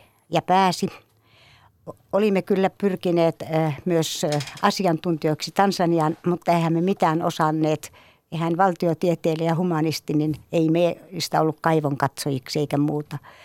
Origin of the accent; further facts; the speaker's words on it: Imatra, South Karelia, Finland; Kaikki alkoi kotikylässäni Imatralta.